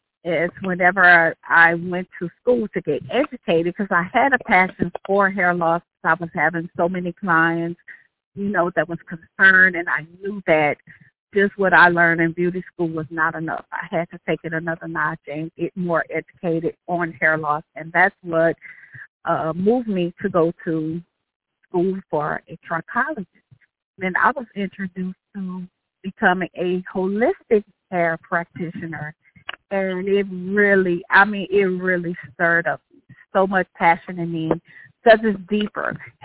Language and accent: English; Lafayette, Louisiana, United States; So everyone thinks of New Orleans, but I'm from Lafayette, Louisiana.